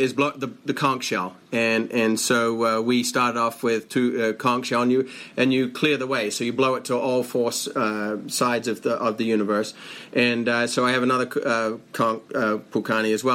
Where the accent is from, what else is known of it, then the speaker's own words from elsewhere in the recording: Adelaide, South Australia, Australia; accent: Australian; now in United States; Aussie accent. Yes, I've lost a lot of it from living in the U.S. for quite a few years. But yes, I am an Aussie. I was raised in Australia, in Adelaide. And I call Australia home still. But my family's still there. But now I'm living and working here in beautiful Hawaii.